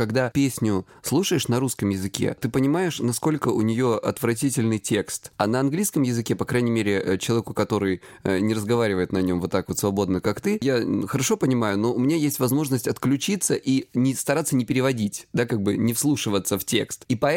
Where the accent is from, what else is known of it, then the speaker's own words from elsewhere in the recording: Krasnodar Krai, Russia; мне 36, я психолог, я мужик, я лысый и я с Кубани.